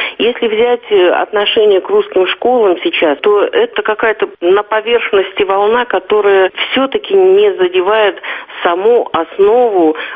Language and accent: Russian; Estonia; Russian is a second language; Я, как человек двуязычный, сама эстонка, но профессией, моей любовью, жизнью стал русский язык